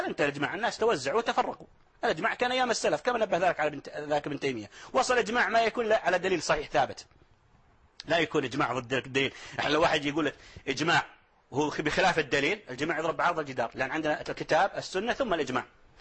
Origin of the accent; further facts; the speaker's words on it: Saudi Arabia; عندنا في السعودية